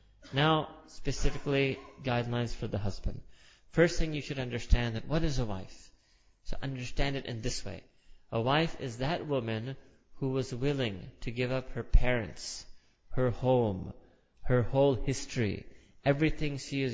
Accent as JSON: {"language": "English", "town": "New York City", "region": "New York", "country": "United States", "tie": "born or raised there", "said": "where we grew up in New York City, this is the city of pets."}